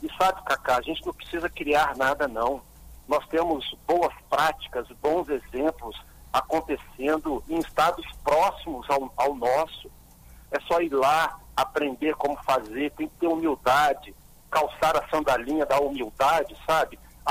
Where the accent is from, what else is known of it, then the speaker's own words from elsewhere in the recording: Vitória, Espírito Santo, Brazil; eu nasci em Vitória, cresci em Vitória, estudei em Vitória, sou morador de Vitória, eu moro no centro da capital.